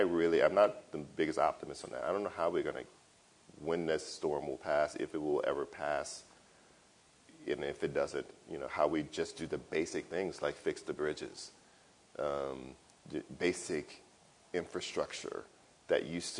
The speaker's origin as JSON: {"language": "English", "region": "Louisiana", "country": "United States", "said": "I try not to write so much about it because, you know, it's so obvious I'm from Louisiana."}